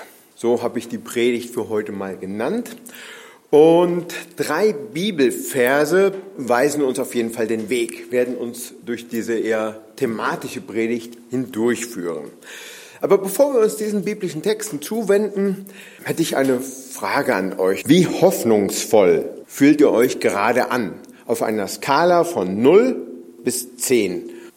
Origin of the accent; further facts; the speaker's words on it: Siegen, North Rhine-Westphalia, Germany; naja, ich bin in Siegen aufgewachsen, im Siegerland.